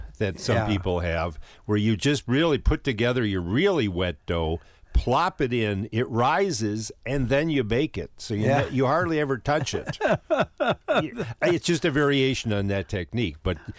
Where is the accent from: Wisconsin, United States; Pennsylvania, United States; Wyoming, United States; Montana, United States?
Wisconsin, United States; Milwaukee; So I grew up in Milwaukee with, you know, with Polish background, but there's a big German community there too